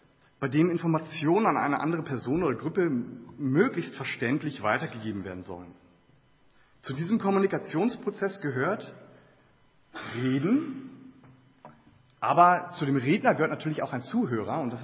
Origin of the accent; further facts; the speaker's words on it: Northern Germany, Germany; accent: Northern German; Ich bin ja aus Norddeutschland und das hört man vielleicht noch so ein bisschen so im Akzent. Und ich habe mich ja langsam so in Richtung Süden vorgearbeitet in Deutschland.